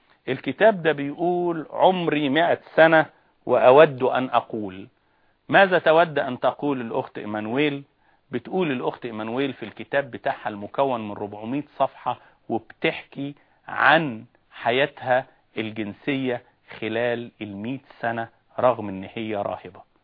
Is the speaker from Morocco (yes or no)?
no; Egypt; عندنا في مصر لما حد يحب يتريق على حد يقول له هو أنا هندي؟